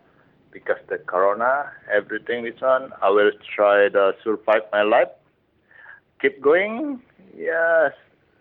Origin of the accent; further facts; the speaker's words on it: Bali, Indonesia; English is a second language; Tabanan Regency, around like 1 hour from San Noro.